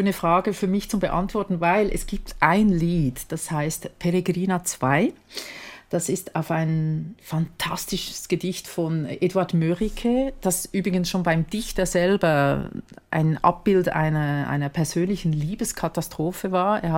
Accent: Schwyz, Switzerland; born there; Ich bin in Schwyz geboren, das ist, wie gesagt, ein bisschen weniger, mit weniger Seeanstoß, aber auch im gleichen Tal quasi.

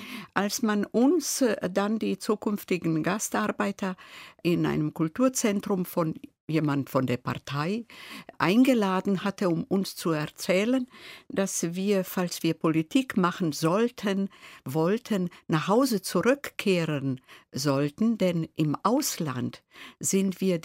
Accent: Split, Split-Dalmatia County, Croatia; Ich bin in Split geboren. Meine Eltern kamen aus einem Bergdorf, 50 Kilometer von Split entfernt. Dort lebte ich bis zu meinem 10. Lebensjahr und wurde dann in ein Vorort von Split mitgenommen von dem Vater zu anderen älteren Geschwistern

